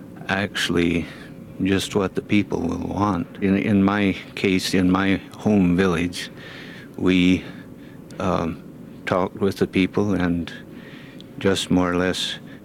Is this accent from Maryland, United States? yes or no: no; McGrath, Alaska, United States; from the Yukon, Lower Yukon McGrath area.